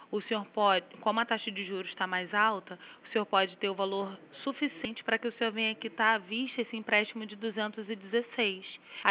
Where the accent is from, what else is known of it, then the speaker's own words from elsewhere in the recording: Rio de Janeiro, Brazil; Sou do Rio.